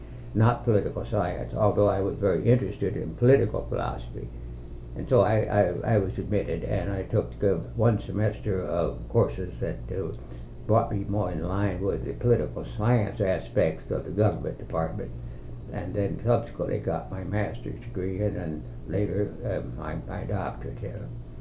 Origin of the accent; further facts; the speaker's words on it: Seymour, Indiana, United States; I grew up in Seymour in an old family home, very interesting background. Many of my family were very basically involved in the early histories of Jackson County and of Seymour, and I grew up with a very real sense of being a Hoosier.